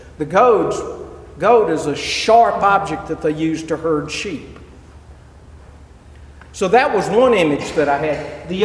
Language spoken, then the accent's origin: English; Mississippi, United States; I grew up in Mississippi. I've been a member of the church all my life.